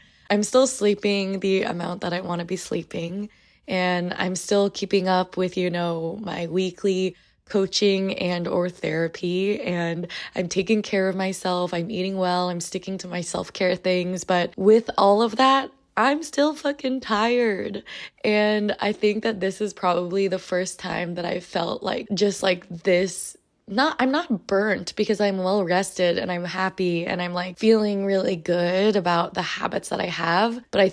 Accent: United States; coming to terms with the fact that I'm Asian American

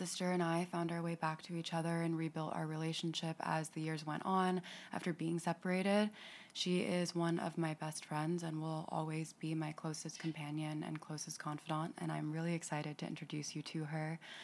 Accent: Florida, United States; We grew up in Florida under the same roof

